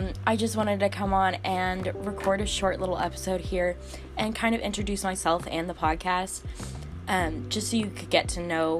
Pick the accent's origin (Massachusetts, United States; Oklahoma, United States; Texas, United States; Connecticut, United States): Oklahoma, United States; Tulsa; So first, to introduce myself, I'm from Tulsa, Oklahoma.